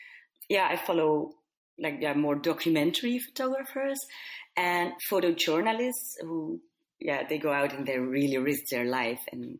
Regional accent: Belgium; English is a second language; So I thought, wow, National Geographic just shoots next to my hometown.

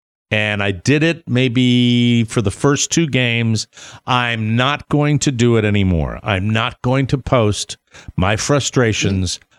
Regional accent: Connecticut, United States; because I'm from Central Connecticut, in the 1970s

